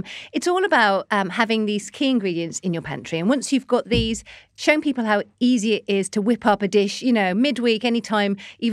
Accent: Qatar; I was brought up in the Middle East. So I lived there till I was 8. So again, my first meals out were Indian meals because there's a really big Indian community in Qatar where we live.

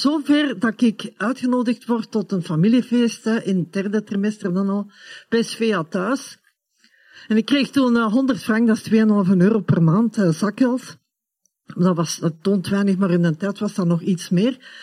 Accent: North Rhine-Westphalia, Germany; accent: Cologne dialect; first language German; Dutch is a second language; Op dat moment was dat ideaal, dat mijn Duits mijn moedertaal was. En niet alleen Duits, ook dat Keuls dialect.

